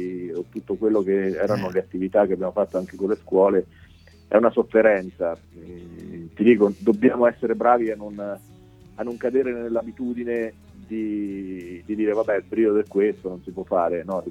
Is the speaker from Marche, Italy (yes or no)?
yes; Fabriano, Marche, Italy; parlo anche per la mia terra che è Fabriano